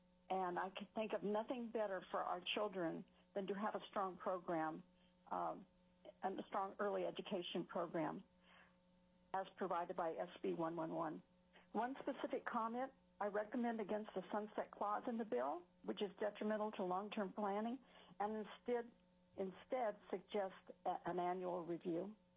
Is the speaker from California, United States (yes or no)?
yes; California, United States; I grew up in California, and one of my first memories was of the kindergarten program, which had a very strong reading program.